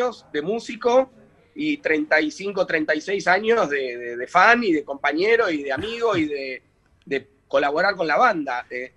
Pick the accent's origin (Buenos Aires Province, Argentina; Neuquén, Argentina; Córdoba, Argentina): Buenos Aires Province, Argentina; Ramos Mejía; born there; Yo nací en Ramos Mejía y bueno, hoy vivo en el Gran Buenos Aires.